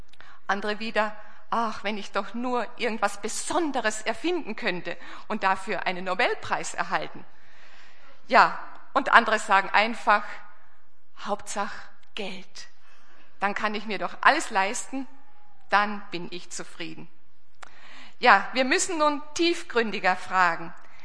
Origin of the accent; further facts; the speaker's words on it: Austria; now in Germany; also ich bin eine waschechte Österreicherin, aber jetzt schon über 30 Jahre hier in Deutschland.